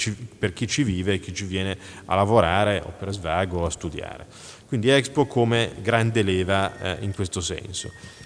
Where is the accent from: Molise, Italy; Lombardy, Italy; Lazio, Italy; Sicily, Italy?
Lombardy, Italy; Milan; io sono milanese, ci mancherebbe altro che assessore di Milano che non lo dica